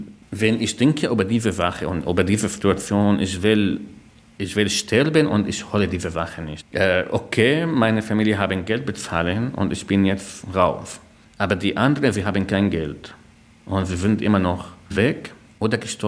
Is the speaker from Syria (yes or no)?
yes; Syria; now in Berlin, Germany; Ich bin hier seit etwa 9 Jahren. Ich bin aus Syrien nach Deutschland gekommen.